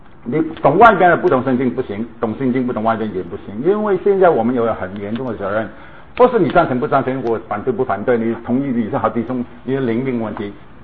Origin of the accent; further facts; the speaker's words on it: Guangdong, China; accent: Cantonese; 因为我的广东口音太重，